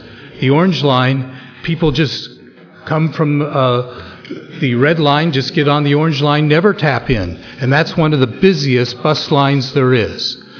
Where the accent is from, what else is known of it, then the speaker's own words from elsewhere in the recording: Arcadia, California, United States; I'm from Arcadia.